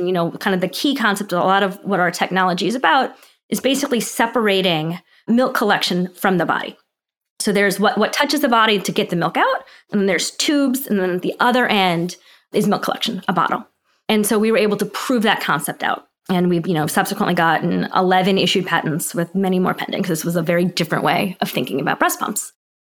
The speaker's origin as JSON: {"language": "English", "region": "Missouri", "country": "United States", "said": "There was one in Missouri, which I'm from Missouri. I had no intention of ever living in Missouri again."}